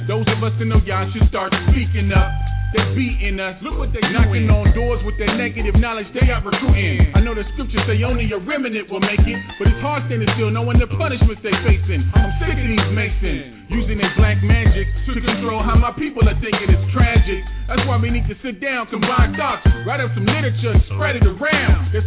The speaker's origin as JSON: {"language": "English", "town": "Tacoma", "region": "Washington", "country": "United States", "said": "I'm from Tacoma and always seeking the fellowship"}